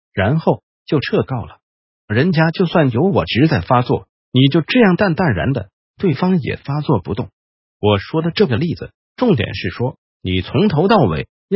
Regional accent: Taiwan; 我们台湾人如果路边有停车位机车就拐进去停吗？

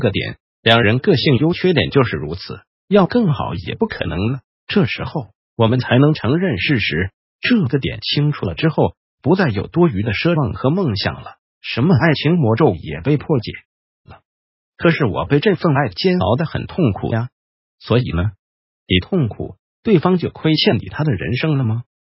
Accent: Guangdong, China; 我们广东人会说的一句粗口

